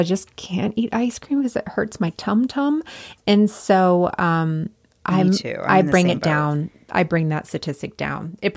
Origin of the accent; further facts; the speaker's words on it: United States; So I was making that guess based on me as that American that I always want French fries.